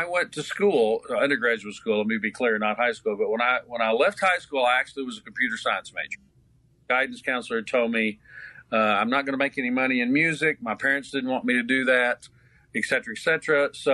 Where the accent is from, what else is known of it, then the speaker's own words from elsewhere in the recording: Kentucky, United States; I taught 6 years of public school in the state of Kentucky, which is my home state.